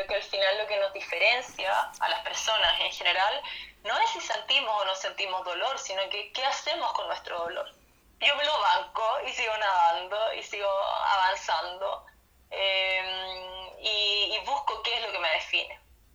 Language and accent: Spanish; Chile; soy la primera chilena, el 2 de agosto del 2019.